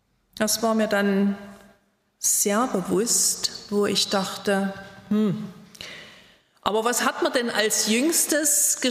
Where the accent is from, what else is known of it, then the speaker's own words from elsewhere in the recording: Radebeul, Saxony, Germany; wir lebten schon viele Jahre hier. Wir stammen aus Ostsachsen, aus Radebeul bei Dresden.